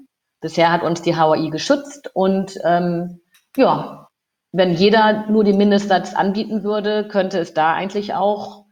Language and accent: German; Lower Saxony, Germany; Ich bin aus der Lüneburger Heide ins Rheinland gekommen